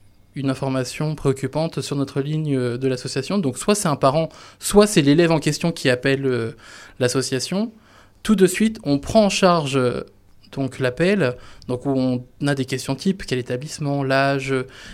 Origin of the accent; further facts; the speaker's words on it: Centre-Val de Loire, France; born there; Parce que je suis né dans le Loir-et-Cher, donc je voulais vraiment me concentrer sur là où je suis né